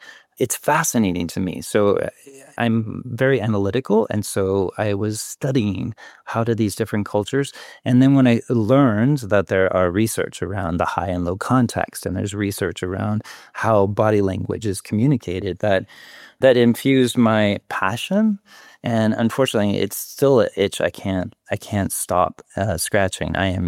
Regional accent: Kansas, United States; I grew up in Kansas, which is in the middle of this United States, very small conservative town

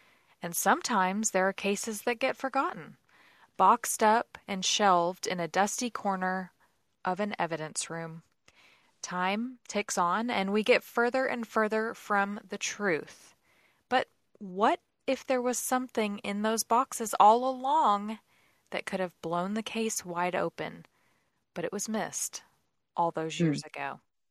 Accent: Saginaw, Texas, United States; Yeah, well, where we grew up in Saginaw, the houses are pretty small there too.

